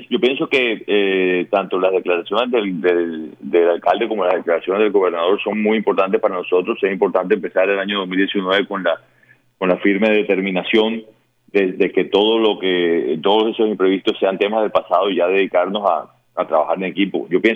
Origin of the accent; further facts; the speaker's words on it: Barranquilla, Atlántico, Colombia; Nosotros como barranquilleros también somos responsables de lo que nos está pasando.